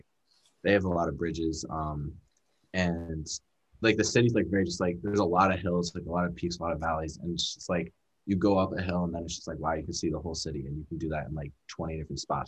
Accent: Abington, Pennsylvania, United States; now in Pittsburgh, United States; So I'm from Abington, which is right outside Philly.

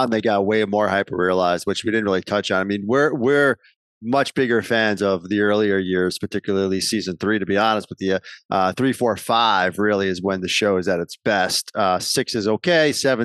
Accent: New York, United States; We're both from Rockland County, which is just over the bridge there.

